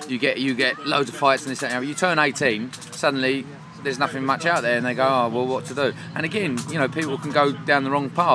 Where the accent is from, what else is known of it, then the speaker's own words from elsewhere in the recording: Crawley, South East England, United Kingdom; I come from Crawley.